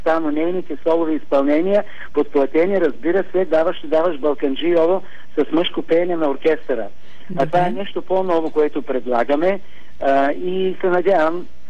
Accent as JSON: {"language": "Bulgarian", "region": "Haskovo Province", "country": "Bulgaria", "tie": "born or raised there", "said": "Ами хасковско и от моя роден край."}